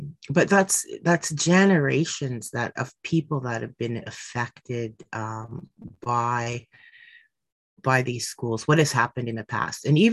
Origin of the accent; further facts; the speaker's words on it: Temagami, Ontario, Canada; I'm from Temagami First Nation. I live on a very small island. It's not a big reserve.